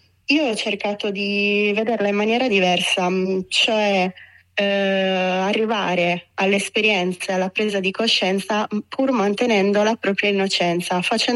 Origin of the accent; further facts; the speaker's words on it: Turin, Piedmont, Italy; born there; now in Sardinia, Italy; Mio papà è calabrese, mia mamma sarda. Sono nata a Torino, ma vivo in Sardegna da tantissimi anni.